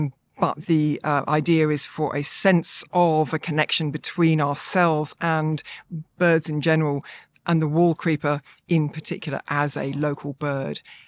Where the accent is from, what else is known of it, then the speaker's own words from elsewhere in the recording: United Kingdom; now in Melbourne, Australia; I am a British artist. I've spent many years living in Australia, in Naarm, Melbourne, which is the indigenous name for Melbourne in the language of the Wurundjeri people.